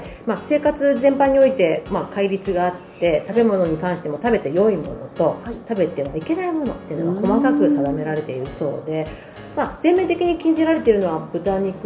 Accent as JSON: {"language": "Japanese", "region": "Gifu", "country": "Japan", "said": "私岐阜県出身なんですけど、この まあ、故郷の岐阜県"}